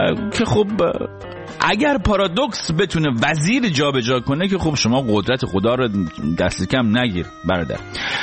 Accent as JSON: {"language": "Persian", "country": "Iran", "moved": "yes", "lives_now": "United States", "said": "البته که من خودم وقتی از ایران اومدم بیرون فهمیدم جوامعی که من تجربه کردم بیرون ایران البته اینا اصلا همچین پدیده ای ندارن"}